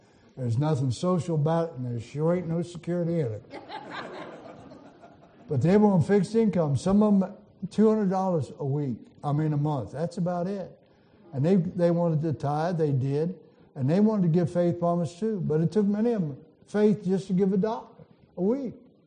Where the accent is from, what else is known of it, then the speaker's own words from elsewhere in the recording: West Virginia, United States; Well, I'm from West Virginia. It's kind of hard for me to figure that out.